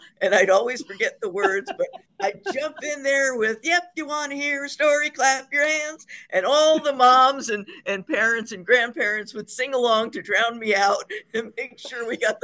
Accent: Hoboken, New Jersey, United States; I grew up in Hoboken, and I've always loved libraries since I was little.

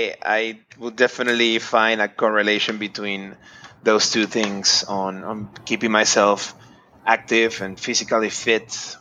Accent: Panama City, Panamá, Panama; Born and raised in Panama City. I'm 36 years old.

